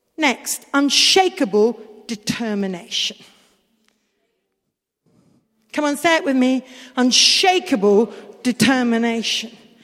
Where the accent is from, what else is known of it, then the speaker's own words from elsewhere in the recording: India; I grew up in India.